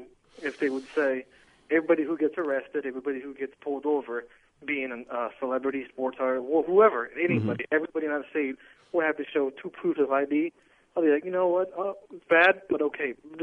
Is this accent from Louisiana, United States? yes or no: no; Laredo, Texas, United States; moved away; I'm actually one of those independent young Latino voters you were speaking about. I'm actually from Texas, but I've been here for 20-some years.